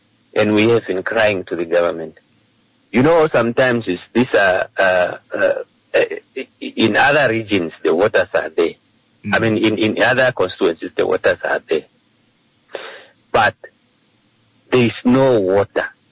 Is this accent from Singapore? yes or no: no; Sokoto, Nigeria; I'm from Skoto.